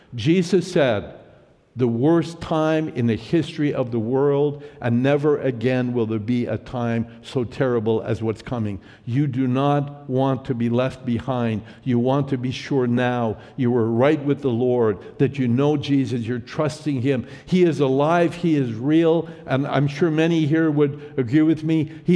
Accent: Montreal, Quebec, Canada; I was born and raised in Montreal.

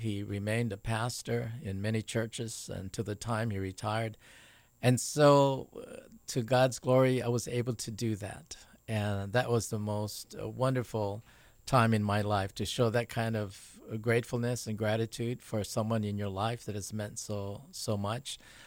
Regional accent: Honolulu, Hawaii, United States; Well, I grew up in Honolulu, urban Honolulu, in the Makiki area. I grew up there from the time I was kindergarten

